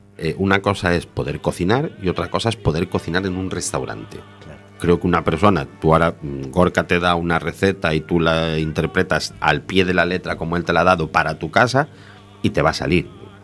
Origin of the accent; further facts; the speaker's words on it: Argentina; now in Spain; A ver, yo ahí, que soy argentino, sí.